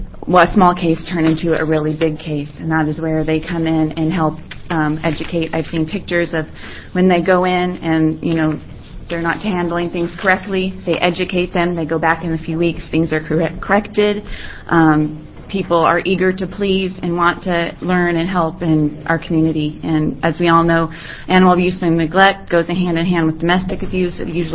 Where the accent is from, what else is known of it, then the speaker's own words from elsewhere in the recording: Powell Butte, Oregon, United States; I'm from Powell Butte.